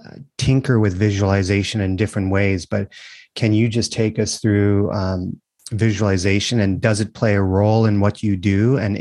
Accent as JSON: {"language": "English", "country": "Canada", "moved": "yes", "said": "So as a Canadian living abroad for 25 years, that was a really proud moment for me watching you."}